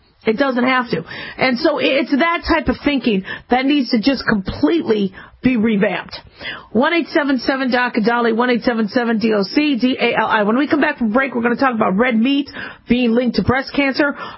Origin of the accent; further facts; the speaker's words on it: Phoenix, Arizona, United States; And, you know, mind you, I grew up in Phoenix. It was hot.